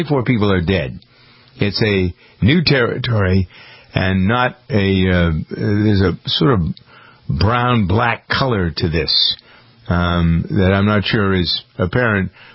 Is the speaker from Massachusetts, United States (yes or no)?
yes; Framingham, Massachusetts, United States; This all started in my hometown of Framingham, Massachusetts